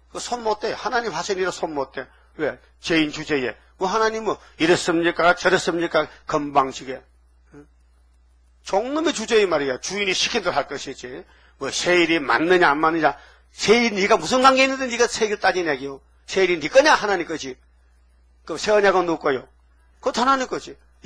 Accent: Gyeongsang, South Korea; 나는 경상도에서 왔어요.

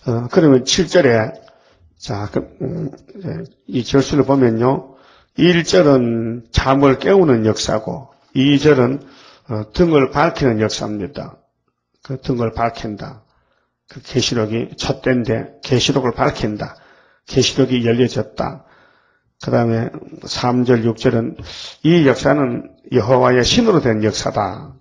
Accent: Uiseong, North Gyeongsang, South Korea; 김화봉 목사는 경상도 의성 사람인데 우리 고향 사람이거든요.

